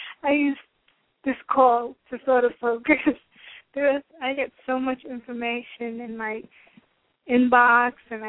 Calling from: East Providence, Rhode Island, United States; I'm calling from East Providence, Rhode Island.

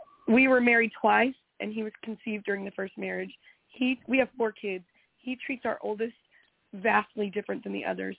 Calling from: Texas, United States; Texas. Central Texas.

